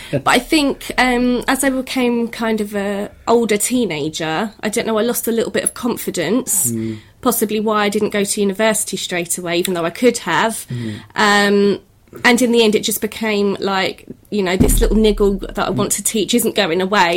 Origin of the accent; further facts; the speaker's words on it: Ashford, South East England, United Kingdom; So I was born in Ashford, and I've pretty much stayed there throughout university. And even when I worked in London, I still commuted from where I was born.